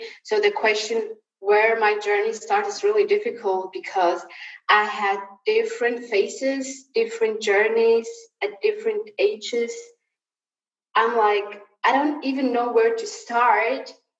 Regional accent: Somalia; where I grew up outside of Somalia, where we fled the war, I saw a lot

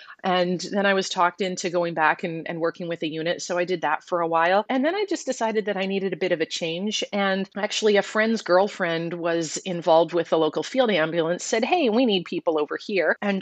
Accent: Maple Ridge, British Columbia, Canada; I'm really from the burbs of Vancouver. I grew up in Maple Ridge, BC.

